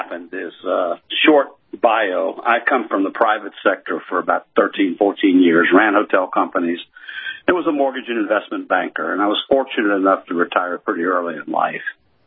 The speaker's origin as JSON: {"language": "English", "region": "the South", "country": "United States", "said": "Yeah, and I am from the South, by the way."}